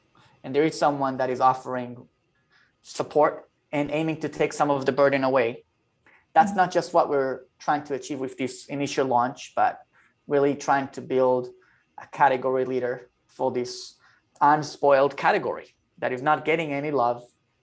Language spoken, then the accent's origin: English; Tel Aviv, Tel Aviv District, Israel; Well, I'm a guy from Tel Aviv